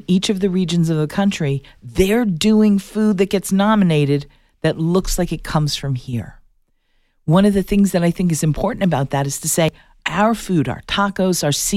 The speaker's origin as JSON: {"language": "English", "town": "Tucson", "region": "Arizona", "country": "United States", "said": "And when he heard I was from Tucson, he grabbed me and he's like, \"We've got to talk.\""}